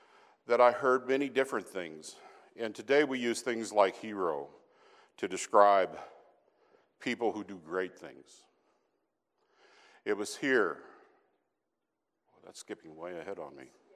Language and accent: English; Casper, Wyoming, United States; I grew up in Casper, Wyoming.